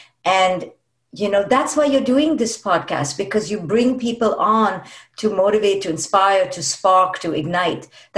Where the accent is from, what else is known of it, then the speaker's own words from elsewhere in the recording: India; I use India as an example, because I'm Indian, so people won't think I'm putting Indian people down.